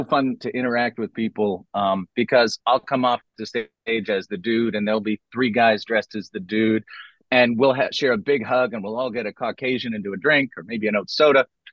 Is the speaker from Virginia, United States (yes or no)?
no; Albuquerque, New Mexico, United States; I'm from Albuquerque. So Raising Arizona strikes close to home.